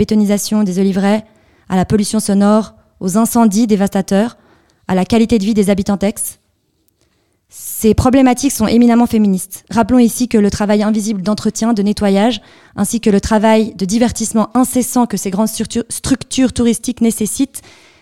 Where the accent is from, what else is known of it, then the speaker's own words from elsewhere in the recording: Greece; lorsque j'étais en vacances dans mon pays d'origine, la Grèce.